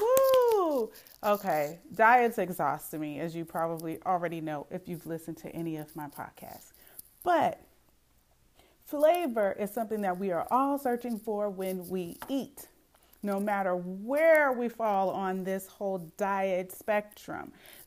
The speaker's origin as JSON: {"language": "English", "town": "Oakland", "region": "California", "country": "United States", "said": "Okay, so I'm from Oakland, as you guys already know, and I was born in the 70s, so that means like I'm all about the old school hip hop."}